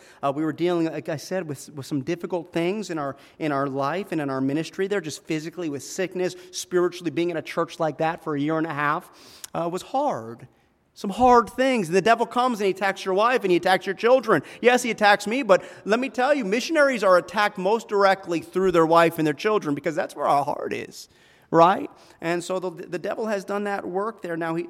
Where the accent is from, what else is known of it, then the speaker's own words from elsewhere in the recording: Plantation, Florida, United States; We're from Plantation, Florida, so we're just an hour away from you guys, but they wanted to be here.